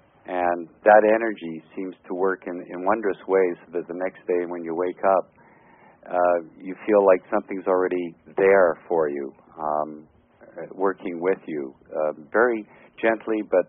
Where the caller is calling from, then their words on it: Toronto, Ontario, Canada; I'm calling from Toronto.